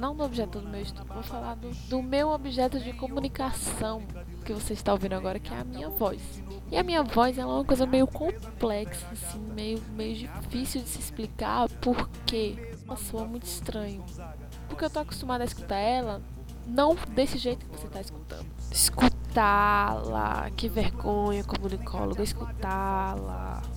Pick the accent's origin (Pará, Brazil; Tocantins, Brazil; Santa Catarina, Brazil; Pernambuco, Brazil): Pernambuco, Brazil; Recife; não, não sou daqui, sou de Recife.